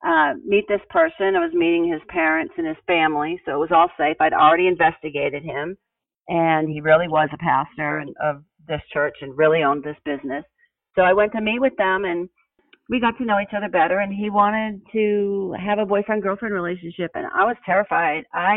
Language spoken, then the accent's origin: English; Alabama, United States; And so I said I was from Alabama, and a chat box came up, and we began talking